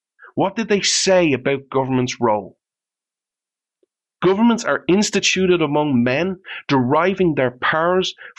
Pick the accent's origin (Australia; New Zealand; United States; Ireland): Ireland; I'm just picking Ireland because I'm Irish.